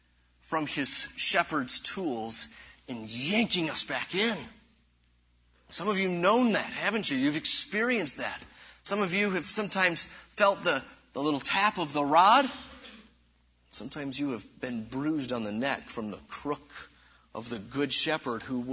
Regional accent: Michigan, United States; Growing up in Michigan, oftentimes in the parks, you guys probably can't imagine this down here

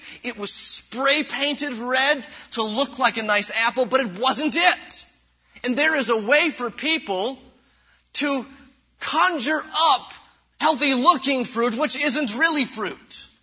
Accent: Michigan, United States; Growing up in Michigan, oftentimes in the parks, you guys probably can't imagine this down here

